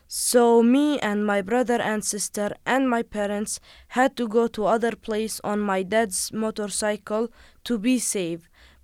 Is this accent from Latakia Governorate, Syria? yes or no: no; Damascus, Damascus Governorate, Syria; English is a second language; I was born and raised in Damascus. I am 15 years old.